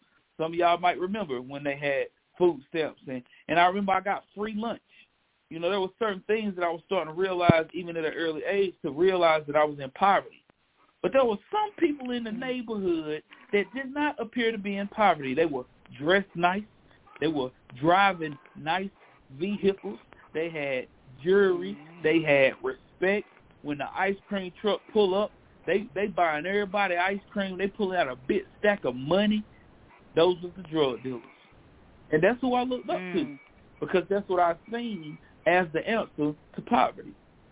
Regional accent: North Carolina, United States; born there; also born or lived in Cleveland County, United States; I was born in Rutherford County, North Carolina, rural North Carolina to be exact. I come from a big old family down in Cleveland County, North Carolina, in the country.

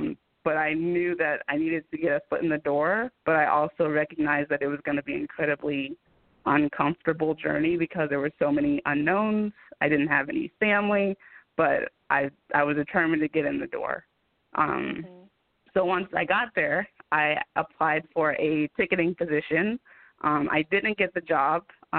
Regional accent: Denver, Colorado, United States; it was a culture shock for me just growing up in Denver and playing soccer and then moving to Atlanta

